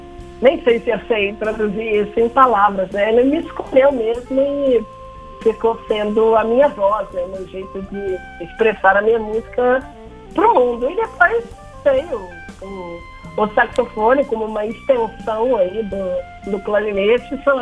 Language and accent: Portuguese; Brazil; como brasileiro, como pessoa preta